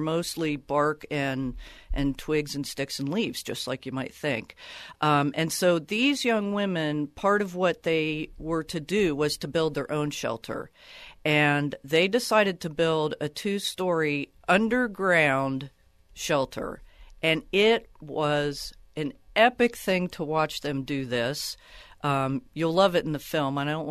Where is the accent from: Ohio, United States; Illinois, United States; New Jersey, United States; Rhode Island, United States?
Ohio, United States; I grew up in Ohio. We had a farm I could go to.